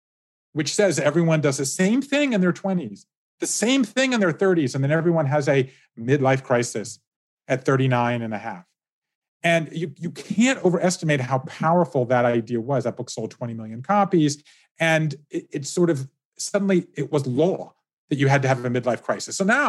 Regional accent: the South, United States; B2 is I grew up Jewish in the South. Okay. So, you know, I love the South.

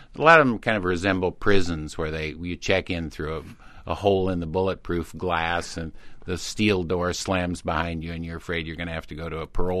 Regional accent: Normal, Illinois, United States; I always say I grew up near Normal.

